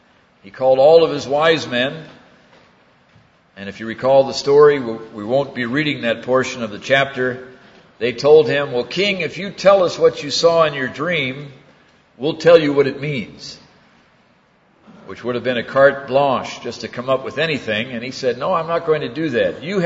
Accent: St. Louis, Missouri, United States; We're both from the great state of Missouri. I'm from St. Louis.

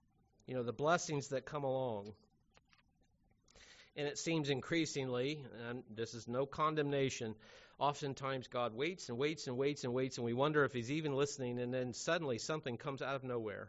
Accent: Cincinnati, Ohio, United States; I have zero friends that I grew up with in Cincinnati that still attend.

